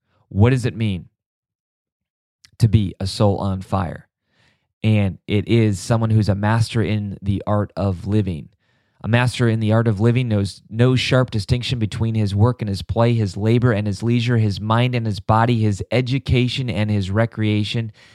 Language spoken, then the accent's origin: English; Milwaukee, Wisconsin, United States; I was born and raised in Milwaukee.